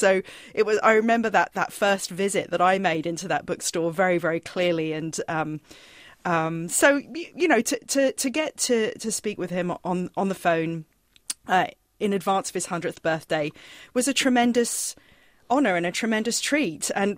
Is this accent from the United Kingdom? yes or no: yes; England, United Kingdom; moved away; I grew up in England